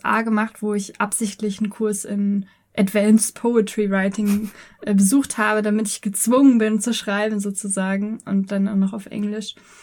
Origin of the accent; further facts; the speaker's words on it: Hanover, Lower Saxony, Germany; Also ich komme aus Hannover. Oute mich an der Stelle mal.